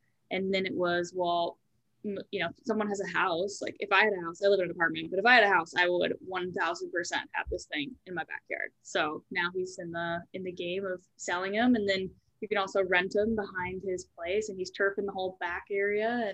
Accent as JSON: {"language": "English", "town": "Edina", "region": "Minnesota", "country": "United States", "tie": "born or raised there", "said": "So high level, I grew up in Edina. So local gal"}